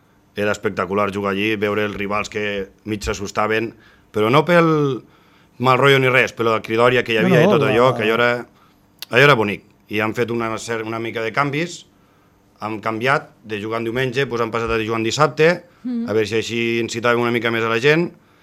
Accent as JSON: {"language": "Catalan", "town": "Benissanet", "region": "Catalonia", "country": "Spain", "said": "perquè sóc molt de Benissanet. Los que em coneixen ja saben que sóc molt patriota."}